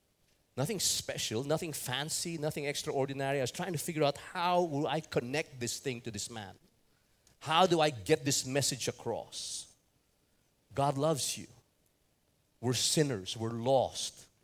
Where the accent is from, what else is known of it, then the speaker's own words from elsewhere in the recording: Philippines; I said, I'm from the Philippines.